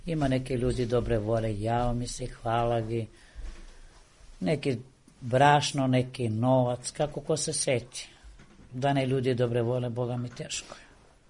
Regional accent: Kosovo; born there; Ja sam rođena na Kosovu, ovde sam udata, ovde živim, što kažu, ovde sve.

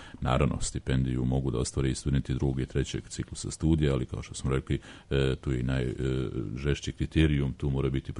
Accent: Republika Srpska, Bosnia & Herzegovina; možda zato i što je kod nas u Srpskoj malo kompanija

